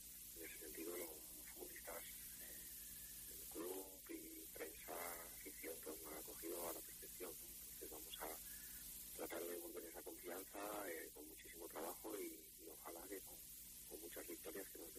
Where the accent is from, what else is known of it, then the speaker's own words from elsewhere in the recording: Asturias, Spain; Pues un entrenador de fútbol asturiano, nací en Cadonís